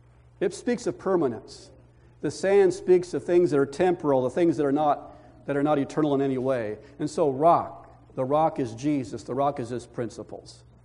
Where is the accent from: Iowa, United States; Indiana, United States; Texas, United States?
Indiana, United States; here I was from Indiana, you know, living on this flat land, and I remember I was at San Antonio at the time